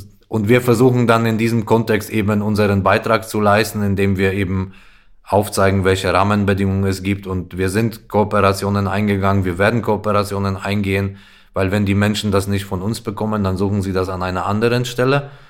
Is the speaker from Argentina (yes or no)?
no; Poland; Und auch in meinem Heimatland Polen sieht die Versorgung komplett anders aus.